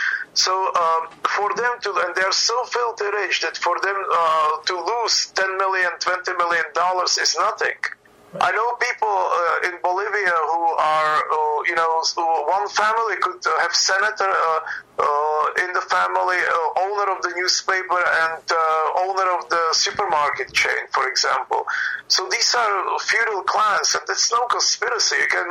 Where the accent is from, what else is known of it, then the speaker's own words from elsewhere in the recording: Czechia; English is a second language; also born or lived in Soviet Union; now in United Kingdom; I grew up in communist Czechoslovakia, and I was born in Soviet Union.